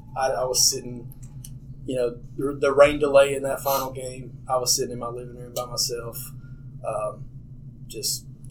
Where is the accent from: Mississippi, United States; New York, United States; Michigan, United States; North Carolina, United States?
North Carolina, United States; Boonville; I'm from Boonville. I'm a Starmount grad, so this has always been home.